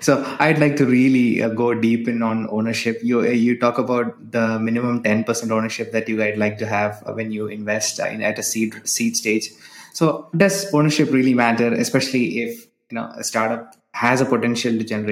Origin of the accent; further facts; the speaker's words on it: Kerala, India; So I'm from Kerala in India